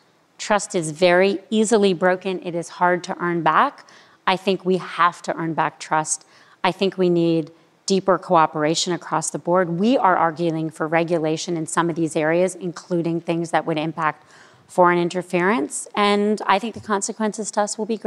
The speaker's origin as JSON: {"language": "English", "town": "Miami", "region": "Florida", "country": "United States", "tie": "born or raised there", "said": "I grew up in Miami, I went to public school."}